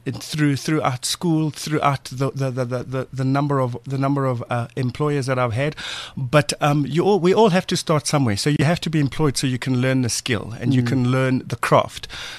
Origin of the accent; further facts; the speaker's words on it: Soweto, Gauteng, South Africa; I'm from Soweto, I'm from the township